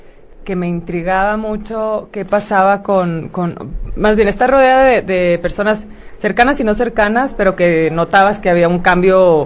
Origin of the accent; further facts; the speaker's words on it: Hermosillo, Sonora, Mexico; Hermosillo, sonorenses.